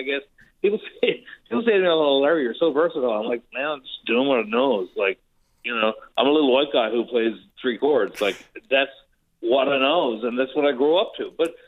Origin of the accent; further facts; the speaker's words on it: Placentia, Newfoundland and Labrador, Canada; I mean, I grew up in Placentia.